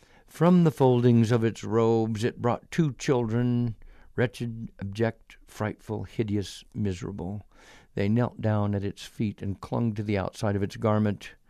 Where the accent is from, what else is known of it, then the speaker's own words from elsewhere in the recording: Topeka, Kansas, United States; I grew up in Topeka, Kansas, and my father was the clinical director, a psychiatrist, and trained at Menninger Foundation in Topeka.